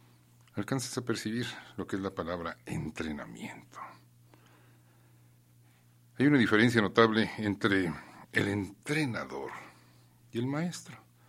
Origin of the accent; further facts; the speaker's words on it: Mexico; luego verás lo sorprendente que somos los mexicanos